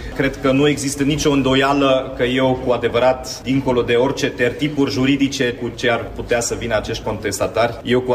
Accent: Timișoara, Timiș County, Romania; Încă o dată, eu sunt timișorean, sunt mândru timișorean.

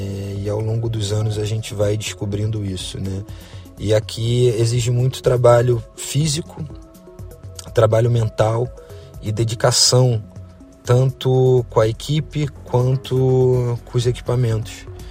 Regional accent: Brazil; poder botar a bandeira do Brasil em um museu tão especial é uma honra para mim, como surfista, como brasileiro, como profissional.

